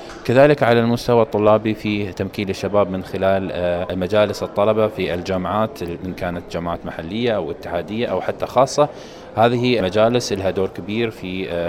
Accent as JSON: {"language": "Arabic", "country": "United Arab Emirates", "said": "نعم، نحن في الإمارات الحمد لله أخذنا خطوات سباقة في هذا المجال"}